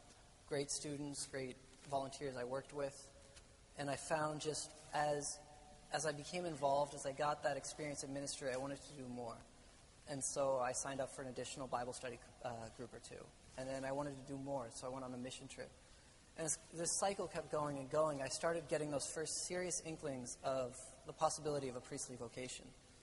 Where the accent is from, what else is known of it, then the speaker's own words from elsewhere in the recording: Seattle, Washington, United States; I was raised in Seattle and some of its suburbs.